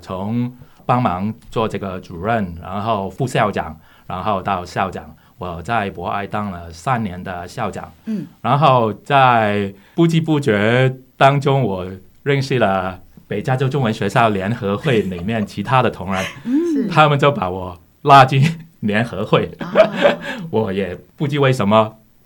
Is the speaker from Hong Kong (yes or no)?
yes; Hong Kong; 因为我是从香港来的，所以我希望我女儿不要只是跟我说英文